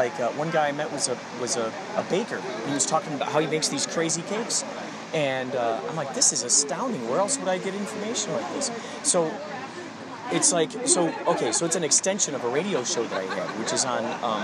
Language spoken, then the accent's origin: English; Chicago, Illinois, United States; Oh, Chicago.